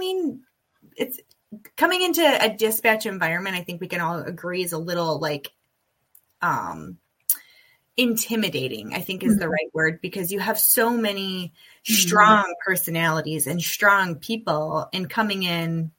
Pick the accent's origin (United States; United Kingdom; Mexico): United States; Michigan; now in Colorado, United States; I'm from West Michigan and I moved to Western Colorado, and my very first day as an employee was my very first day living in that county.